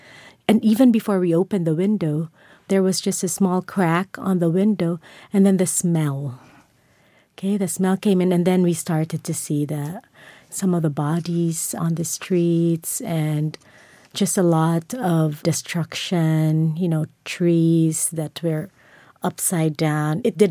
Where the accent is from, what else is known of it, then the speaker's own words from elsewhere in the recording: Tacloban City, Eastern Visayas, Philippines; growing up in Tacloban City, which is the typhoon path, you know, my memory of typhoons is very rich.